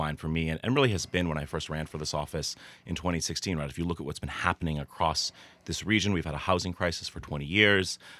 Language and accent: English; Truro, Massachusetts, United States; before the median home price in Truro, a household has to make, my hometown, has to make $400,000 a year, right?